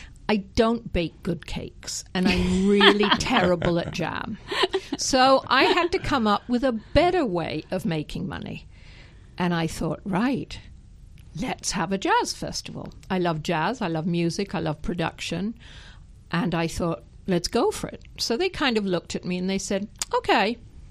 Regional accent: Bahamas; Bahamian.

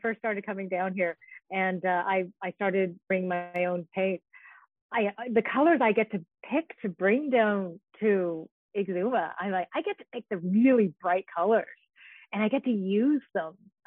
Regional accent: Canada; moved away; when I came here from Canada, it was like a whole different world palette of paint that I got to explore when I came down here.

